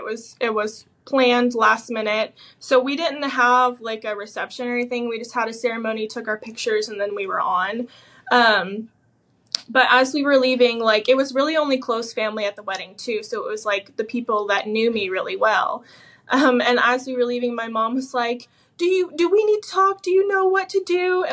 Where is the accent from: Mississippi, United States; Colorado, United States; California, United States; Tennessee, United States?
Tennessee, United States; I grew up right outside of Nashville, Tennessee, about an hour away from Nashville.